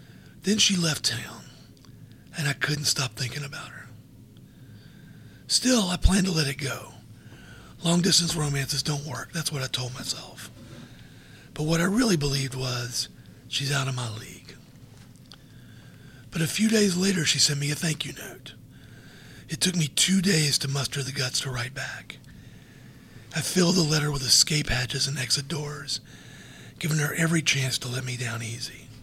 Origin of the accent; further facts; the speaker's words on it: Georgia, United States; I'm from Georgia, she's from Wisconsin.